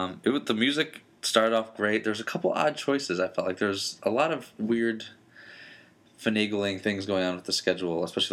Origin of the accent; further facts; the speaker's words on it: Austin, Texas, United States; And I'd be like, we're from Austin.